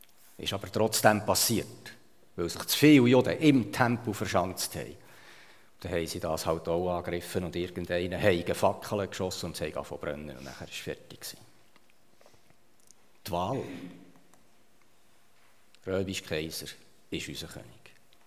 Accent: Switzerland; born there; Ich bin einfach in der Schweiz geboren, wo wir es so gut haben.

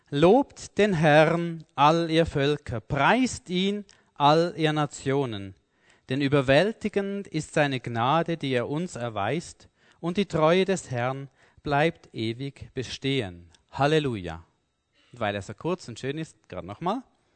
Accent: Switzerland; aber wir jetzt als Schweizer im Normalfall oder so

